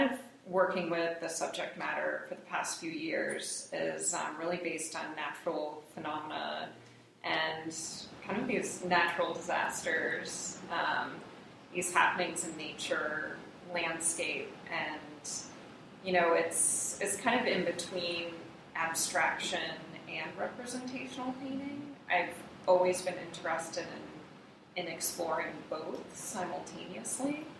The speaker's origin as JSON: {"language": "English", "town": "Wayzata", "region": "Minnesota", "country": "United States", "tie": "born or raised there", "moved": "as an adult", "lives_now": "Los Angeles, United States", "said": "I grew up in Wayzata, Minnesota, and went to RISD, the Rhode Island School of Design, and graduated from there back in 2008, and shortly after moved to Los Angeles."}